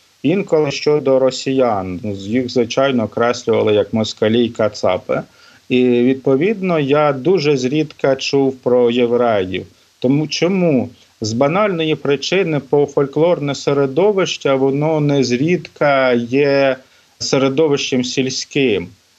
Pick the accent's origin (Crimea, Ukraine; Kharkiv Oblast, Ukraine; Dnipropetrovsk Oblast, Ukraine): Kharkiv Oblast, Ukraine; я виріс під Харковом на Слобожанщині